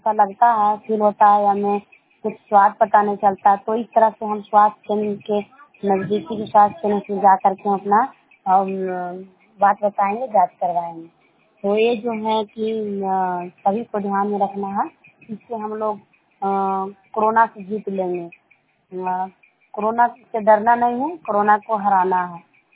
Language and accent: Hindi; Cheron, Bihar, India; मैं हरनौत ब्लॉक जिला नालंदा गांव चेरों के रहने वाली हूँ